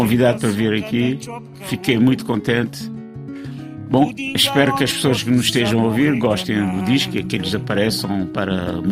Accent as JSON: {"language": "Portuguese", "country": "Cape Verde", "said": "Porque eu, sendo Ilhéu, eu continuei a andar com a minha ilha dentro do meu pensamento. Eu penso muito em Cabo Verde."}